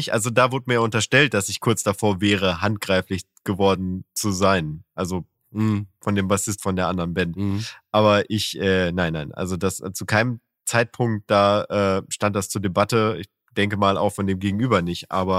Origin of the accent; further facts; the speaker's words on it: North Rhine-Westphalia, Germany; Und ich bin ja geborener Ostwestfale, ne?